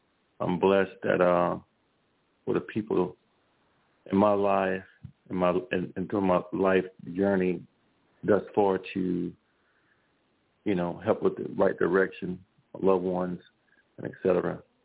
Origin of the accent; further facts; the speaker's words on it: Louisiana, United States; And for a lot of you guys don't know, I'm from Louisiana.